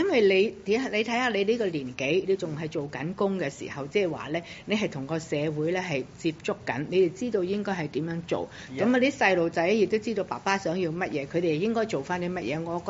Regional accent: China; 因為我哋中國人咧，真係比較咧嗰個家庭觀念

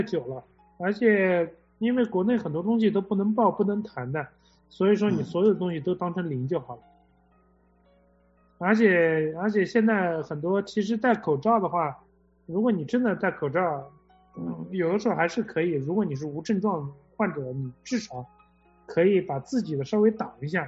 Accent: China

